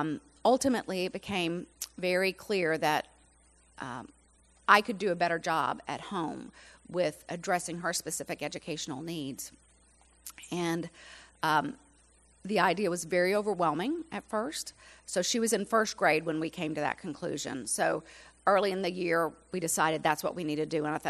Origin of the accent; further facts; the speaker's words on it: Louisiana, United States; moved away as an adult; now in Georgia, United States; Little background about myself. I was raised in Louisiana. Can I say go Tigers? I moved to Georgia in 1994.